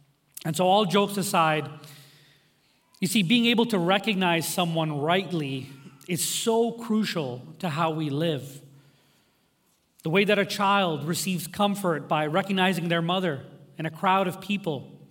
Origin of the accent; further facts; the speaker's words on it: New Delhi, Delhi, India; born there; And I was born in New Delhi, India, and so my parents and I, we had taken a trip back there to see some family.